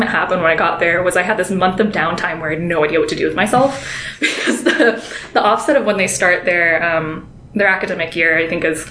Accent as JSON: {"language": "English", "town": "Chandler", "region": "Arizona", "country": "United States", "tie": "born or raised there", "said": "I grew up in Arizona, so I grew up in Chandler, which is maybe like an hour and 45 minute drive away from here at the college."}